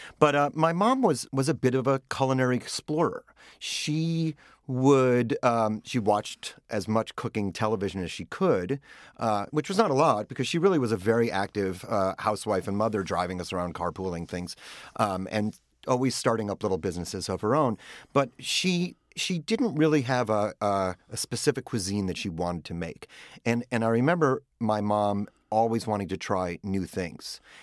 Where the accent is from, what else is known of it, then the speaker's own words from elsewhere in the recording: Minneapolis, Minnesota, United States; I loved growing up in Minneapolis, but there was something about the rest of the world that I was also really interested in. My parents were from New York.